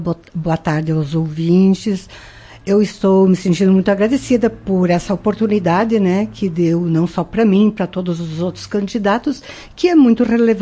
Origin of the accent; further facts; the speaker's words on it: Marau, Rio Grande do Sul, Brazil; born there; Eu nasci em Marau, na verdade, eu aqui na Avenida Barão do Rio Branco, inclusive a casa que eu nasci ainda está lá de pé